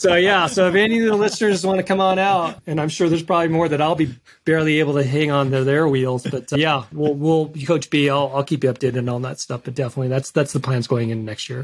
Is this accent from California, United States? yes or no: yes; San Jose, California, United States; But it is my hometown. I grew up in San Jose, South San Jose.